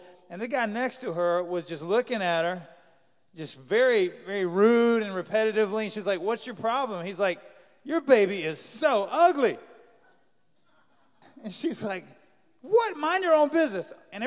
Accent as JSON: {"language": "English", "region": "Georgia", "country": "United States", "tie": "born or raised there", "said": "I grew up in Georgia a lot of my life."}